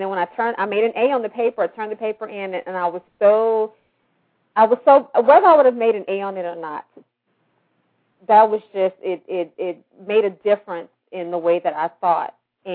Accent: Louisiana, United States; I had to write a paper on, because I'm from Louisiana

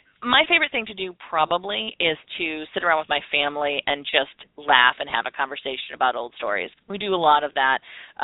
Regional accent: Mansfield, Ohio, United States; there's a little park, state park in Ohio where I grew up in Mansfield called Mohegan State Park.

